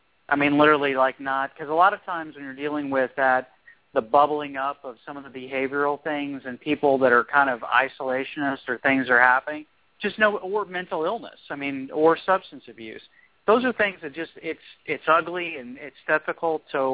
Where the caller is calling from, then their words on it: Tulsa, Oklahoma, United States; because I'm actually calling from Tulsa today, and so Oklahoma.